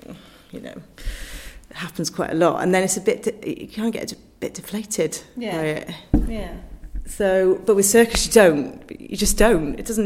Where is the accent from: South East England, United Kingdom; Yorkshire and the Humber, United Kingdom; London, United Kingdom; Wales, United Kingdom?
Wales, United Kingdom; It was about being Welsh and being, you know, being wanting to be part of that company